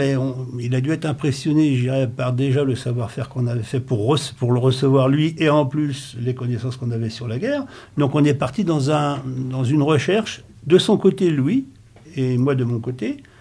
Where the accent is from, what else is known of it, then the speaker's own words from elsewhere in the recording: Villeneuve-sous-Thury, Hauts-de-France, France; dans un tout petit village à côté, dans une habitation. Donc, je ne suis pas né ni à la clinique ni à l'hôpital de Meaux. Je suis né à la Villeneuve-sous-Thury.